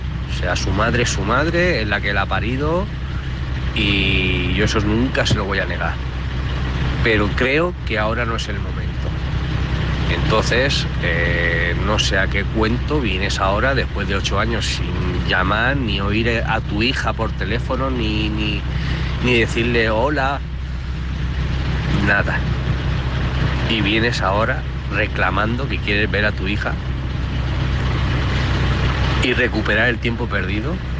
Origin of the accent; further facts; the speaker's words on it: Alicante, Valencian Community, Spain; de Alicante